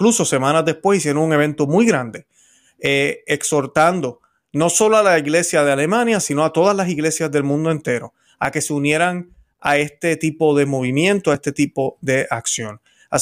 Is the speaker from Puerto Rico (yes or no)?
yes; Puerto Rico; en Puerto Rico, el país de quien, ¿verdad?, de donde soy yo, la Isla del Encanto